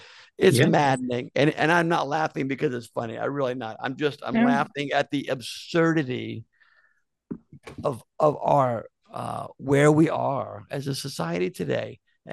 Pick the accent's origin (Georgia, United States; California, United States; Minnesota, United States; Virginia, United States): Georgia, United States; Atlanta; moved away as an adult; also born or lived in Seattle, United States; I was living in Seattle. I moved there in 1992. Prior to that, 1988, I graduated high school. I grew up in Atlanta, Georgia. I graduated high school. I joined the Navy.